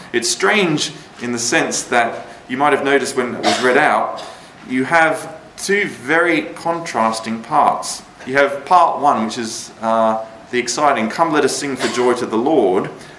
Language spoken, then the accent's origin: English; Australia; But when I was growing up in Australia, it was like there was no health and safety whatsoever.